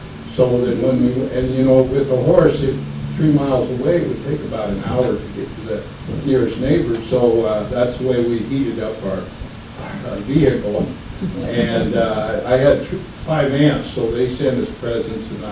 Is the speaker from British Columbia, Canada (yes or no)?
yes; Prince George, British Columbia, Canada; born there; I was born up in British Columbia, north central British Columbia, near west of Prince George, if any of you know where that is.